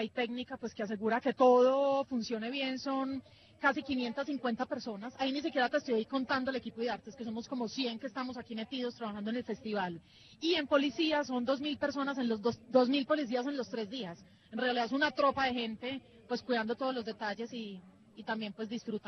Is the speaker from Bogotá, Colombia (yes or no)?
no; Medellín, Antioquia, Colombia; now in Berlin, Germany; yo soy de Medellín, ella es de Medellín, pero llevo unos años viviendo en Berlín